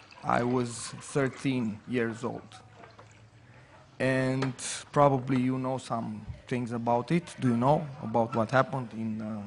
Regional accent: Romania; It's just the fact that I'm coming from Romania.

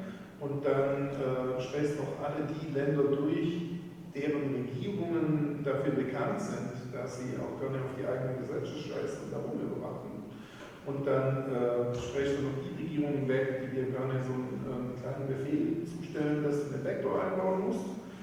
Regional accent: Baden-Württemberg, Germany; Aber ich bin Schwabe

